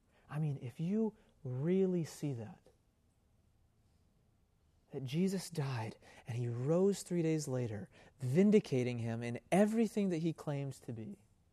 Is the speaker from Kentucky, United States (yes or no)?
yes; Louisville, Kentucky, United States; she was a leader at a church that I grew up at in Louisville, Kentucky.